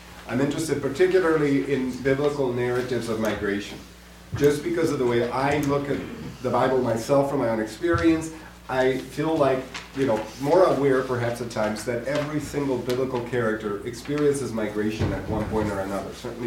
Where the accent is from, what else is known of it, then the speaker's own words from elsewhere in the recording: Guatemala; moved away as an adult; now in United States; I'm originally from Guatemala in Central America. I was born and raised in Guatemala. I came to the United States after high school to go to college and then seminary.